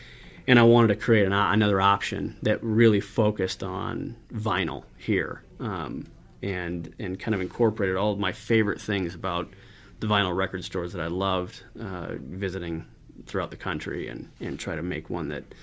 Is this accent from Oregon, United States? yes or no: no; Vermilion, South Dakota, United States; I grew up in Vermilion, a lot of the times when I sit down to write, I find myself thinking about that town, and it's a college town